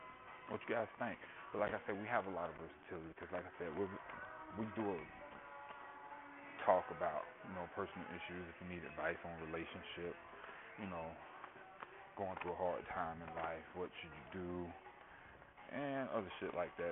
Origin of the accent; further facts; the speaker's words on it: West Palm Beach, Florida, United States; now in Orlando, United States; I'm born and raised in West Palm Beach, where I grew up.